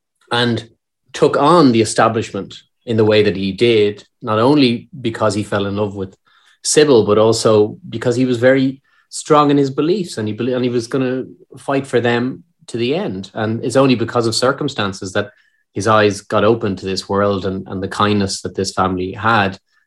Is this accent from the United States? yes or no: no; Ireland; accent: Irish; I mean, they're never going to hire an Irish guy for this role.